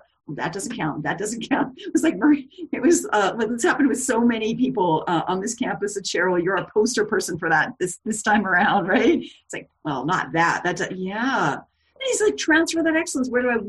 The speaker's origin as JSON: {"language": "English", "town": "Edmonton", "region": "Alberta", "country": "Canada", "tie": "born or raised there", "said": "This date myself here, but I grew up in Edmonton"}